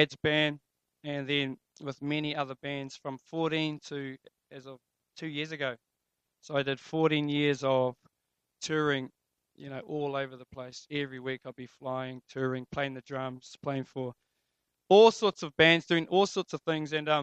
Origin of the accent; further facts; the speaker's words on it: Kaiwaka, Northland, New Zealand; I come from Kaiwaka. I was actually born there in Pūwai Street. My ancestors have been there for hundreds of years. I'm from Ngāti Whātua.